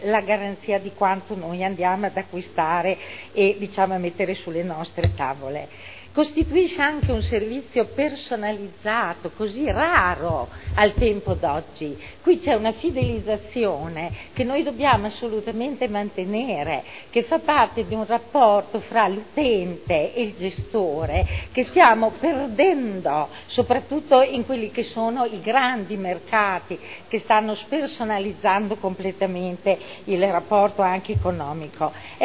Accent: Modena, Emilia-Romagna, Italy; da modenese mi riconosco tutta nel cuore che ci ha messo e che anch'io come frequentatrice del centro storico voglio continuare a mettere.

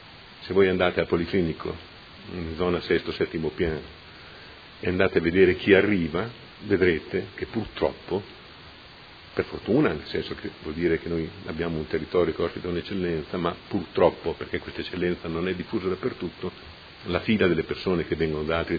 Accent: Nonantola, Emilia-Romagna, Italy; io sono di Nonantola, quindi non sono modenese

